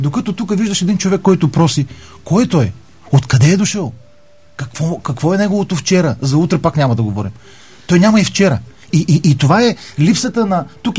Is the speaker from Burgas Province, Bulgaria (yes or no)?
no; Bratsigovo, Pazardzhik Province, Bulgaria; Аз съм от Брацигово. Това е, да, това е близо до Пазарджик. 20 км от Пазарджик. Да, в подножието на Родопите.